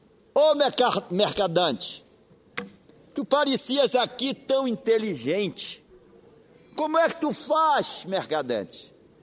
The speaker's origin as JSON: {"language": "Portuguese", "region": "Pará", "country": "Brazil", "tie": "born there", "said": "nasci no Marajó, vim da pobreza"}